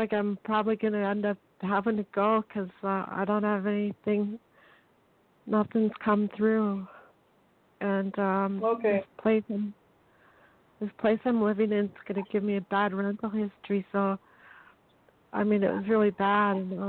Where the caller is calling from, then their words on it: Blaine, Washington, United States; I'm calling from Washington State. I'm in Blaine, Washington.